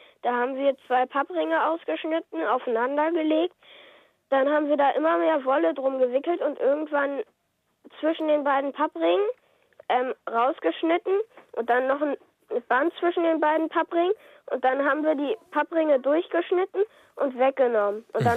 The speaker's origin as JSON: {"language": "German", "region": "Hamburg", "country": "Germany", "said": "Aus Hamburg."}